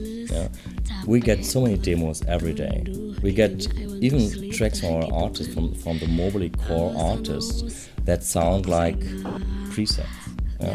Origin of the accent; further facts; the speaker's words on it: Cologne, North Rhine-Westphalia, Germany; English is a second language; also born or lived in Berlin; I grew up in Cologne, at one point moving to Berlin, whatever, last 3, 4, 5 years